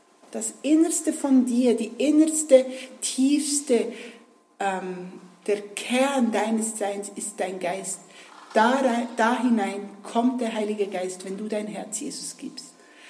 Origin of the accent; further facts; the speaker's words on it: Bern, Switzerland; wenn man bei uns im Berner Oberland gesagt hat, in den Ausgang gegangen